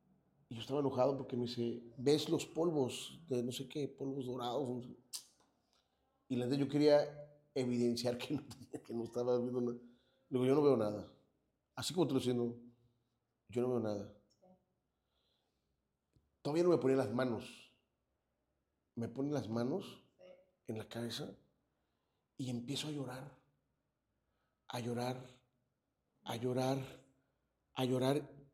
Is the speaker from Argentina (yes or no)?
no; Mexico; Y dije, qué mamadas. Como buen mexicano.